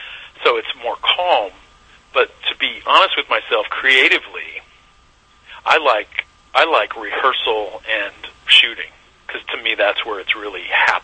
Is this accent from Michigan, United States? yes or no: no; Texas, United States; the part of me that grew up in East Texas, my relation to my hometown and small-town America, small-town East Texas.